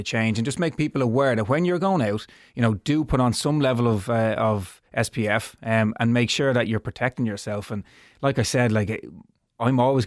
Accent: Ireland; You know, as Irish people, we tend to, when we go abroad and we go on holidays, we put it on

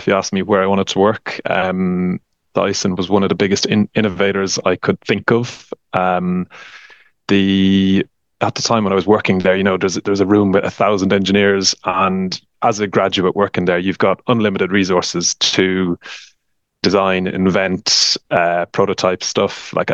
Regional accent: Tullamore, Leinster, Ireland; So I'm from Tullamore, County Offaly. I went to the University of Limerick and studied mechanical engineering.

